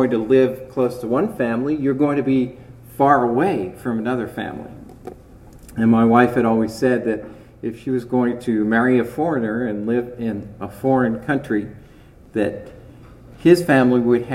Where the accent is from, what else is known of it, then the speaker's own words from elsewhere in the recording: Richmond, Virginia, United States; born there; because I was born in Richmond, Virginia, and she grew up in Southeast Asia.